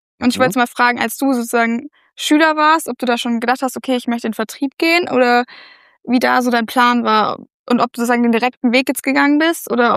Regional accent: Konstanz, Baden-Württemberg, Germany; Ich komme aus Konstanz und mache nächstes Jahr Abitur.

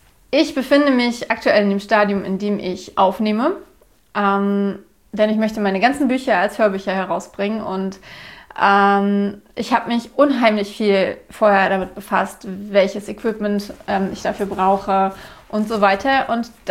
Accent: Berlin, Germany; Ich war mir als Berlinerin komplett bewusst, dass ich Enten verschlucke, dass ich Worte auf eine bestimmte Art und Weise betone.

